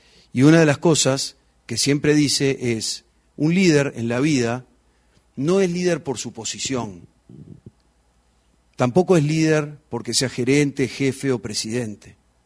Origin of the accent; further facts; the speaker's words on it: Tupambaé, Cerro Largo, Uruguay; mi familia, nosotros somos de Cerro Largo, de un pueblito chiquito que se llama Tupambaé. Una familia muy, muy tradicional.